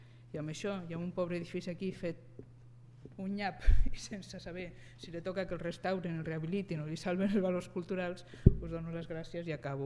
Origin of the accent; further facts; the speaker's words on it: Madrid, Community of Madrid, Spain; jo és que com soc de Madrid